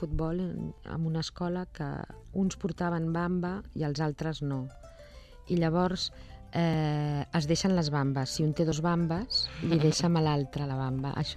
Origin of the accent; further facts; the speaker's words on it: Barcelona, Catalonia, Spain; Jugàvem amb un avantatge que som de Barcelona